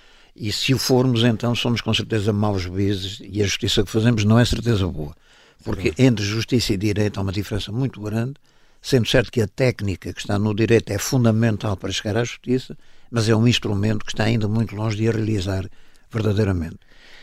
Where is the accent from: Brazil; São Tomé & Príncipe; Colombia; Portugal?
Portugal; Nazaré, Leiria; muito pela terra onde nasci, a Nazaré, pelas circunstâncias de vida nesse tempo na Nazaré, que eram muitíssimo difíceis